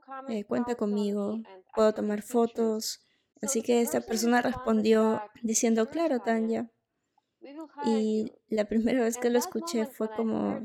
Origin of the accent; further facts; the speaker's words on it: Russia; Spanish is a second language; moved away as an adult; Nací en Rusia y terminé la secundaria y universidad allí. Estudié contabilidad